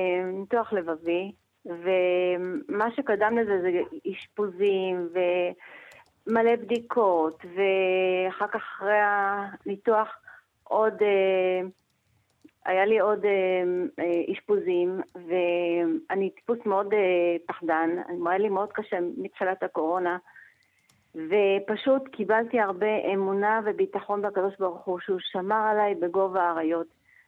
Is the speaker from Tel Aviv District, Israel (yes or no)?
yes; Bnei Brak, Tel Aviv District, Israel; אני מבני ברק